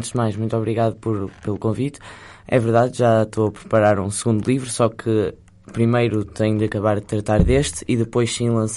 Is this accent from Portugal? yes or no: yes; Porto, Portugal; born there; toda a urbanidade da cidade do Porto, que é onde eu nasci.